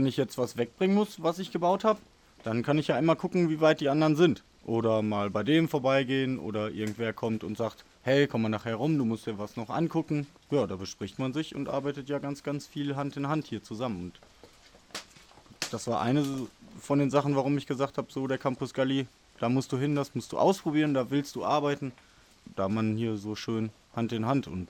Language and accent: German; North Rhine-Westphalia, Germany; ich komme aus dem Ruhrgebiet hierher.